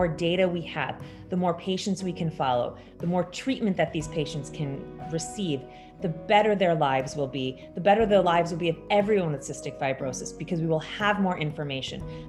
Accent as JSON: {"language": "English", "country": "India", "said": "It just feels like, and probably because I'm Indian, it feels tragic that like we have these diagnostic capacity in the United States."}